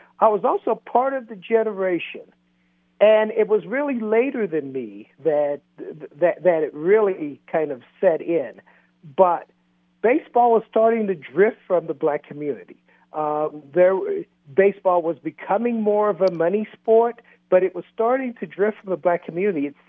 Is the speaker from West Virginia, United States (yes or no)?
yes; West Virginia, United States; and I grew up in West Virginia, not quite the Deep South. In fact, where I grew up, and especially the black kids around there, we did not identify with the South.